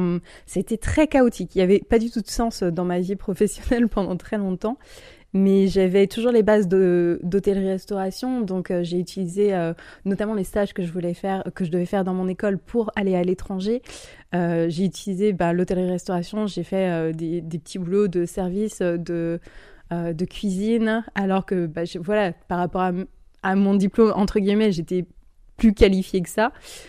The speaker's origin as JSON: {"language": "French", "country": "France", "said": "j'ai vraiment rejeté mes origines en disant mais je veux pas dire que je suis française, je me sens internationale"}